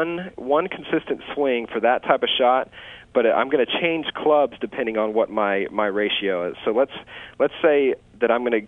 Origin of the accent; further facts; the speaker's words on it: Atlanta, Georgia, United States; And a good just mechanical short game tip that my instructor that I grew up learning from in Atlanta taught me